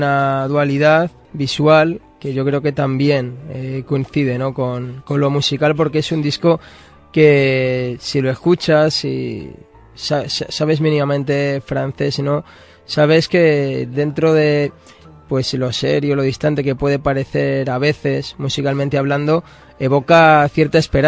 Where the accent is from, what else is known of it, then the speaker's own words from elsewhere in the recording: Madrid, Community of Madrid, Spain; a los que somos de Madrid, ¿no?, siempre nos alegra mucho ver cómo la escena andaluza sigue ahí